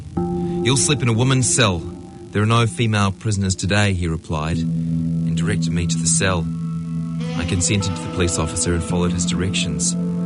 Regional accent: Ethiopia; now in New Zealand; I am from Ethiopia. I spent the years of my youth liberating my people in Ethiopia.

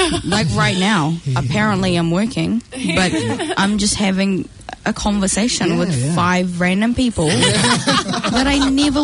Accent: New Zealand; I'm from New Zealand

